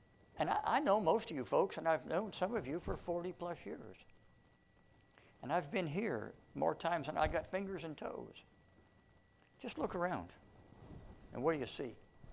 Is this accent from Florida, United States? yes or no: yes; Miami, Florida, United States; But I grew up in South Florida, in Miami, and I've been through more hurricanes than I've got fingers and toes.